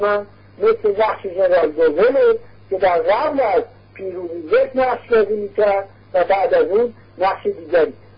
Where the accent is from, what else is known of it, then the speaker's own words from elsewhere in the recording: Iran; من خود من به عنوان یک ایرانی طرفدار پایداری ایران